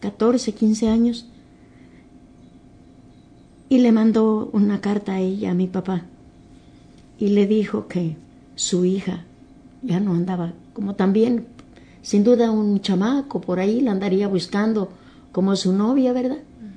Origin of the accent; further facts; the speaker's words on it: Palapa, Guerrero, Mexico; born there; Nací en Palapa, Guerrero.